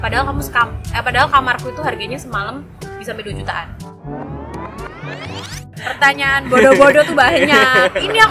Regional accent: Surakarta, Central Java, Indonesia; Aku dari Solo.

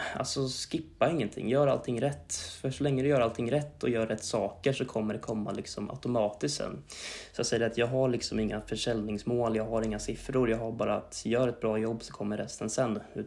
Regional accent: Krokek, Östergötland, Sweden; now in Norrköping, Sweden; Jag är född och uppvuxen i Krokek faktiskt. Jag vet inte om du vet var det ligger. Men det är ju Kolmårdens djurpark. Så finns det lite hus där också. Och ett av dem jag är uppväxt i då. Men sen så flyttade jag in till Norrköping då.

